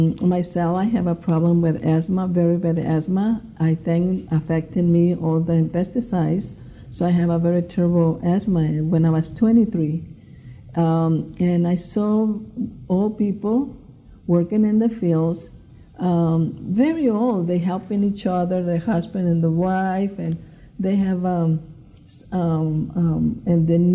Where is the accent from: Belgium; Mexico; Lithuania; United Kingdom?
Mexico; now in United States; When I came from Mexico, my little town, I came to Tijuana.